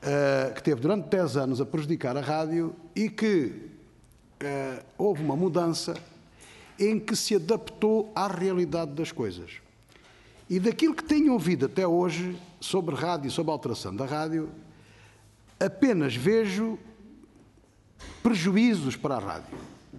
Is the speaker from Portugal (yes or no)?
yes; Alentejo, Portugal; Eu sou alentejano, não há proximidade entre Évora, Beja e Porto Alegre.